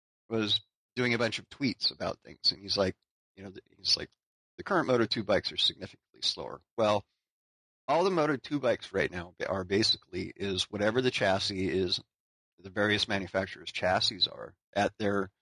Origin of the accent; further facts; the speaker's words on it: California, United States; because I grew up here in California.